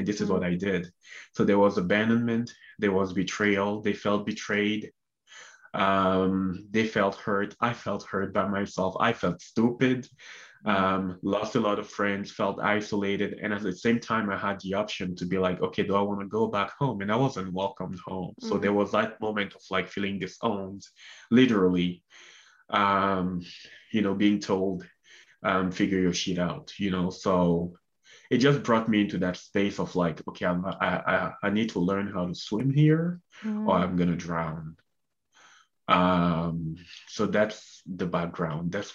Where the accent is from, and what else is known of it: Cameroon; born or raised there; moved away as an adult